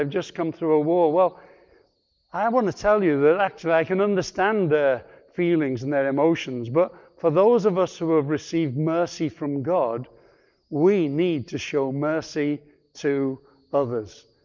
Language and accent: English; Liverpool, North West England, United Kingdom; born there; I was born in 1950 in Liverpool.